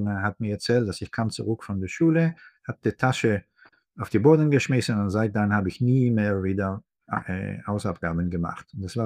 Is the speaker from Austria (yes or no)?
no; Israel; German is a second language; Man kann das vielleicht an meinem Akzent schon, werde später auf meine Grammatik vielleicht zu erkennen. Deutsch ist nicht meine Muttersprache. Bin in Israel geboren, aufgewachsen.